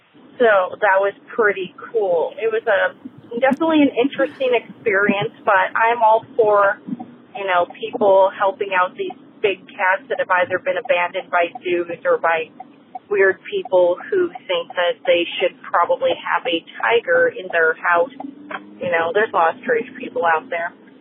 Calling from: Aliso Viejo, California, United States; I'm calling from Aliso Viejo, California, and it is 6:44 a.m.

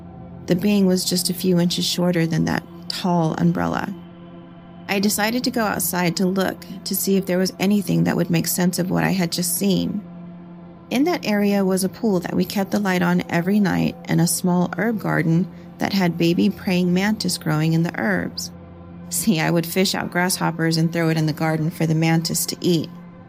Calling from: Nevada, United States; I am calling from Nevada, and this happened back in 2019.

